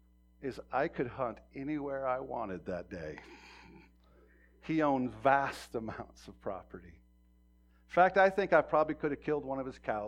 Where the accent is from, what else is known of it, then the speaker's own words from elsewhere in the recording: Montana, United States; I'm out in my hometown where I grew up, where I went from kindergarten to senior high in about 14 years.